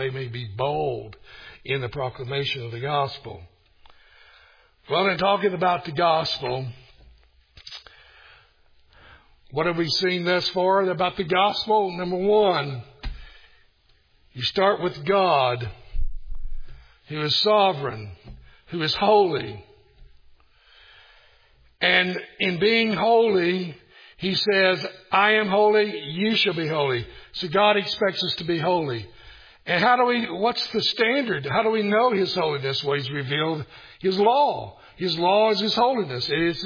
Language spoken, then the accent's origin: English; Kingsport, Tennessee, United States; we have another church as of today in Kingsport, Tennessee, which happens to be my hometown.